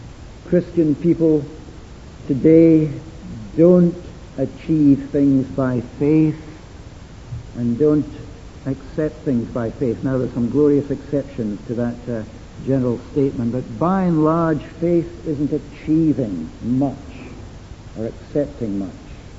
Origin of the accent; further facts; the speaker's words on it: Dundee, Scotland, United Kingdom; the house in which I was brought up and stayed in Dundee.